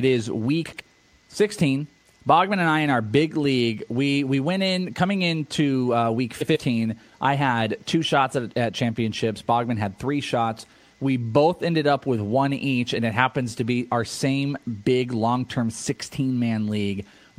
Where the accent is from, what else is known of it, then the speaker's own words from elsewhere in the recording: California, United States; in California, my home state.